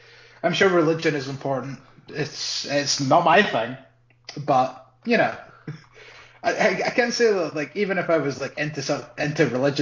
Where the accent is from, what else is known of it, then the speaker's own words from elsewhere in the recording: Scotland, United Kingdom; Like, I always prided myself on not being stereotypical Scottish, but Jesus Christ.